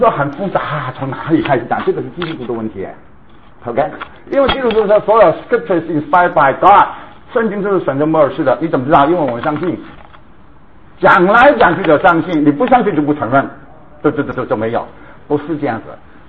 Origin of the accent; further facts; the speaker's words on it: Guangdong, China; accent: Cantonese; 因为我的广东口音太重，